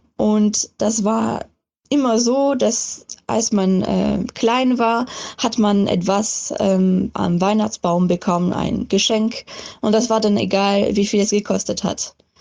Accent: France; German is a second language; und ich komme ursprünglich aus Frankreich. Ich bin auch da aufgewachsen.

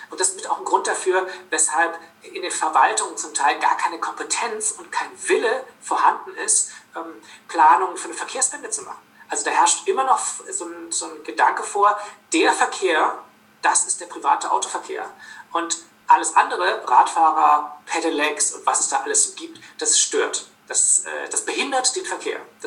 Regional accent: Berlin, Germany; Also ich komme ja aus Berlin ursprünglich.

